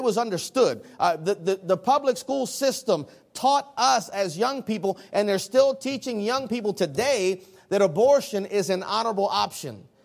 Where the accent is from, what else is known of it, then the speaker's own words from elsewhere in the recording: Baltimore, Maryland, United States; I grew up in Baltimore City. I spent the majority of my life in the city, and I tried to kind of run from the city.